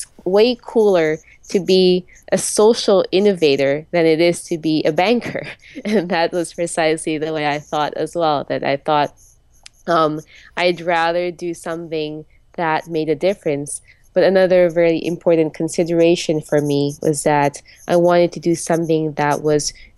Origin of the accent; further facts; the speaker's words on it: Philippines; Well, I grew up in the Philippines, and you know, growing up in a place like that where there's a huge gap between the well-to-do and the underprivileged